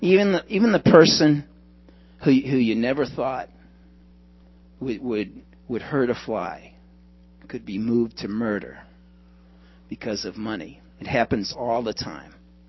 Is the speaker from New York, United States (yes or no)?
no; Massachusetts, United States; I remember I grew up in Massachusetts